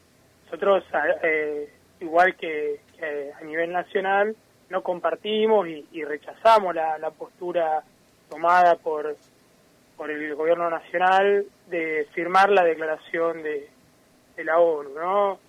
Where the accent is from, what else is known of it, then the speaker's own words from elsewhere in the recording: Santa Rosa, La Pampa, Argentina; also born or lived in Quemú Quemú; No, yo soy de Santa Rosa. Lo que pasa es que tengo la característica todavía de teléfono de mi pueblo, que es Quemú, y está cerca de Pico y comparte características.